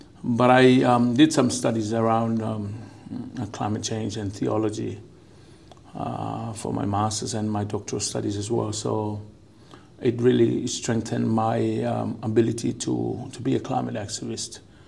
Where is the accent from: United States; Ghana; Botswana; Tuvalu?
Tuvalu; Vaitupu; English is a second language; I was born and raised in Tuvalu, and I think I want to establish that fact at the very beginning of my talk. It is important that I start off from where I come from the island of Waitupu